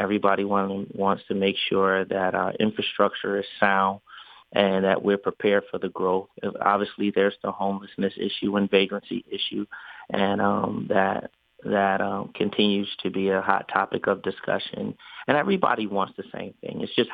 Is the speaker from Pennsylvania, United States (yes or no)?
no; Detroit, Michigan, United States; now in Dover, United States; I'm originally from Detroit, so I know what the big city life is about, and I loved it as well. But to raise a family, Dover's just a centrally located place where you can get a bang for your buck.